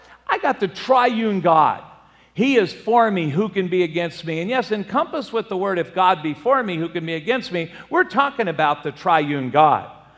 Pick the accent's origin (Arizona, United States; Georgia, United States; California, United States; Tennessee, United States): California, United States; they felt I was a surfer from California, so they sent me to Barstow because I love sand so much.